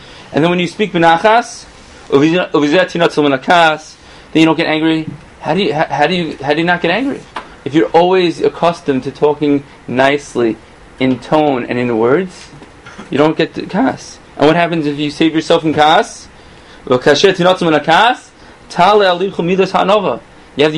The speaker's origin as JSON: {"language": "English", "town": "Fair Lawn", "region": "New Jersey", "country": "United States", "tie": "born or raised there", "said": "Now, growing up in Fairlawn in Rabbi Yudin's shul"}